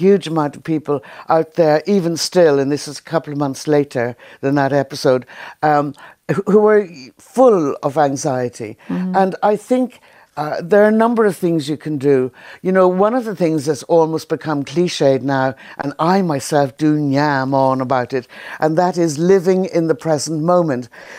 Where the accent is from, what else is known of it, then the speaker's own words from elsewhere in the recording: Ulster, Ireland; I'm from Donegal. I'm no guru.